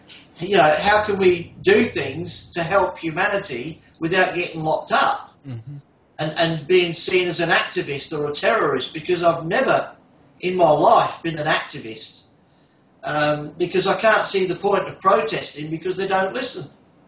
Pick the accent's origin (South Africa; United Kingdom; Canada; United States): United Kingdom; England; now in Adelaide, Australia; And I guess being English myself, I resonated with him. I saw him here in Adelaide.